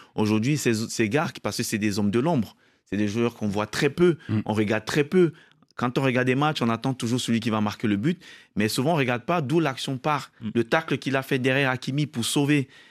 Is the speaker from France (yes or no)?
no; Cameroon; en tant que Camerounais, c'est un trophée qui nous parle